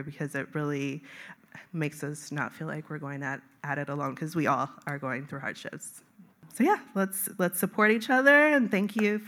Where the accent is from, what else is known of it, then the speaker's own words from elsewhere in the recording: Seattle, Washington, United States; I grew up in the Seattle Schools District, and I feel like this is a full circle moment, because when I came, I was 6 years old.